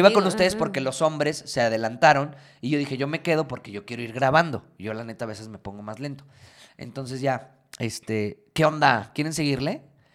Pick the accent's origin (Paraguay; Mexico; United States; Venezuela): Mexico; pues como buenos mexicanos